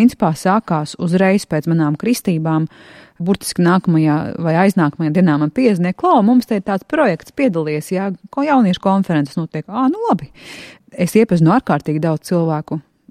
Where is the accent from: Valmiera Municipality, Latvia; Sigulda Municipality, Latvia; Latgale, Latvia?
Latgale, Latvia; Ludza; uz to manu dzimto pilsētu, kas ir Ludza